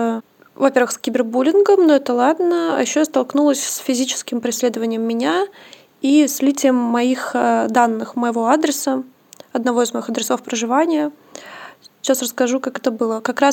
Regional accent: Omsk, Omsk Oblast, Russia; Я просто тоже из Омска.

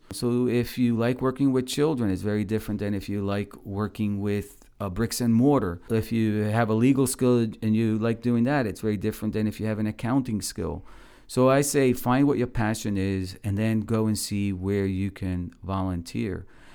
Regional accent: Puerto Rico; also born or lived in New York City, United States; I grew up in public housing. I grew up in Puerto Rico. We weren't very poor, but we had our limitations. Also grew up in parts of New York City and some other projects.

